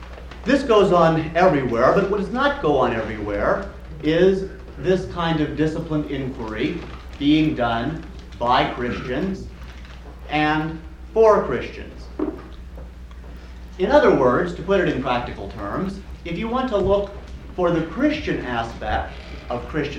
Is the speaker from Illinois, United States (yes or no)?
yes; Chicago, Illinois, United States; And I come from Chicago, and I teach there, American Studies and Humanities.